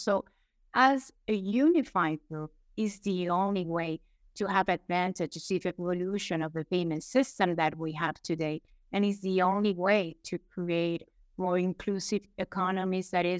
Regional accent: Venezuela; now in Mexico; I'm based in Mexico. I'm from Venezuela

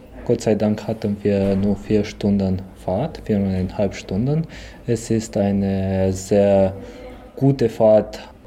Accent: Bihor, Romania; Wir sind aus Nord-Siebenbürgen, wie ich sagte, und in Nord-Siebenbürgen haben wir auch verschiedene Veranstaltungen, zum Beispiel Kreis Biha, woher ich komme.

